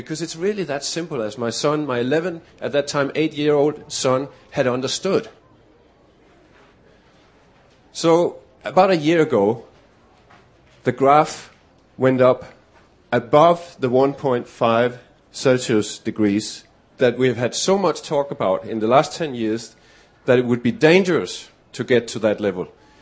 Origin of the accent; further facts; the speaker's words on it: Denmark; moved away as an adult; now in Australia; wonder about my accent, I came to Australia 4 years ago from Denmark.